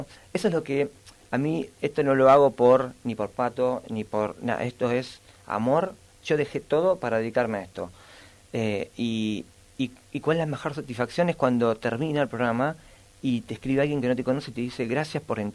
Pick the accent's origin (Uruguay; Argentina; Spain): Argentina; Porque soy argentino, no puedo ir a África a ayudar a alguien que realmente la pasa